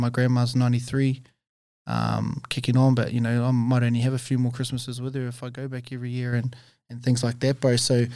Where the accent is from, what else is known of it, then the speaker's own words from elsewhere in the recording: Hawera, Taranaki, New Zealand; Bro, and what hurts, bro, is I grew up in Hawera too, and that was 2018.